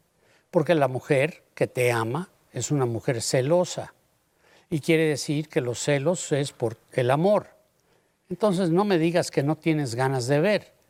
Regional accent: Mexico City, Mexico; born there; nací en la Ciudad de México, ya no puedo decir el DF.

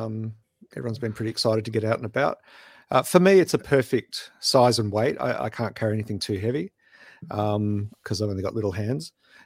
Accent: South Yarra, Victoria, Australia; just walked around my hometown, the South Yarra.

